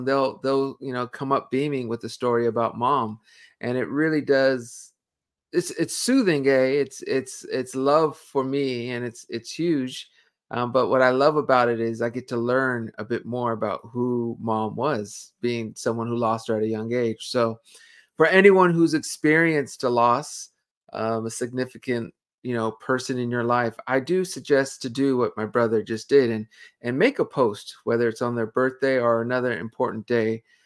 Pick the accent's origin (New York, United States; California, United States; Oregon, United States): California, United States; Reminded me of our youth growing up in the San Fernando Valley.